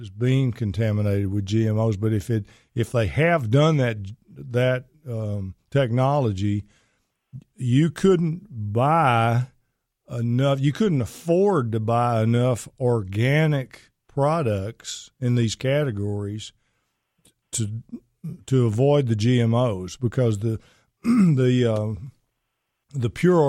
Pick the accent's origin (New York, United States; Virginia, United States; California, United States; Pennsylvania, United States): Pennsylvania, United States; Pittsburgh; You do know I'm from Pittsburgh.